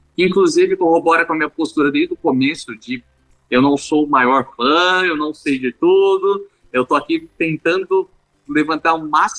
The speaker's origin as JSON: {"language": "Portuguese", "region": "São Paulo", "country": "Brazil", "tie": "born or raised there", "said": "eu cresci em São Paulo"}